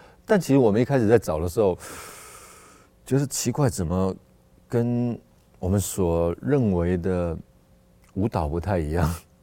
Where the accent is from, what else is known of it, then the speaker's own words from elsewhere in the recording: Wanhua, Taipei, Taiwan; 对，它都有一个这样的一个比较低层的人生活的形态。那我从小就在那个地方长大